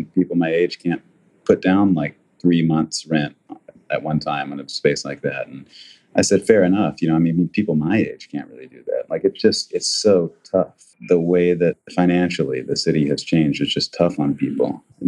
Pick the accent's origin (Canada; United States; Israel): United States; New York; And that, you know, when people ask me where I'm from, that's what I say. I'm from New York, you know, because that's where I became who I am.